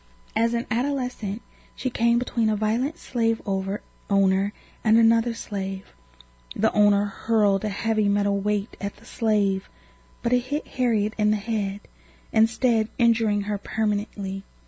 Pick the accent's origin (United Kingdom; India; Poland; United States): United Kingdom; England; All of that can be found in the history books I read as a child growing up in England. My mother had immigrated there from Nigeria.